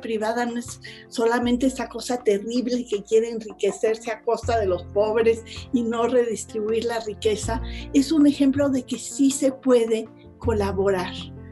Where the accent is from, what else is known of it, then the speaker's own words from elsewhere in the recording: Mexico; la manera de pensar que tenemos tanto hombres como mujeres mexicanos es diferente a la de otros países.